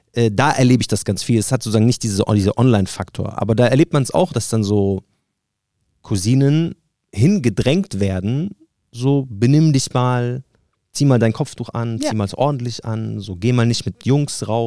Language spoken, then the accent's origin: German; Palestine; now in Germany; Was willst du mir als Palästinenser, der damit aufgewachsen ist